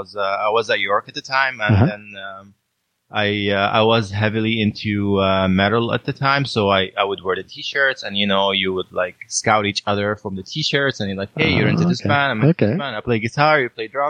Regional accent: Palestine; moved away; also born or lived in Saudi Arabia; I'm from Palestine originally. My parents did a bit of traveling as well after the war, and we lived a bit in Saudi Arabia for work

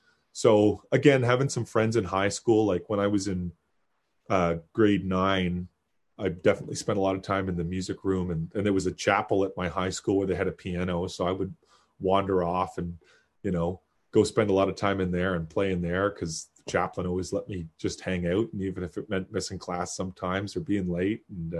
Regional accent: Kitchener, Ontario, Canada; born there; Well, I was born in Kitchener.

